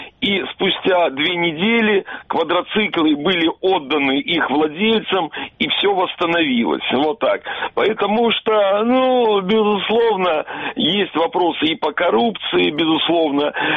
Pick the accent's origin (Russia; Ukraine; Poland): Ukraine; Yalta, Crimea; вы из Киева, я из Ялты